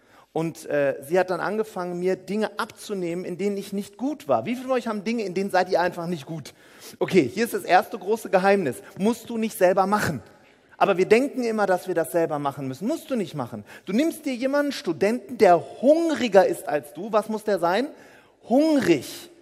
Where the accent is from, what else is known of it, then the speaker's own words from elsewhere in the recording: Paderborn, North Rhine-Westphalia, Germany; ich komme aus Paderborn, da kennt keiner solche Themen, die du hast.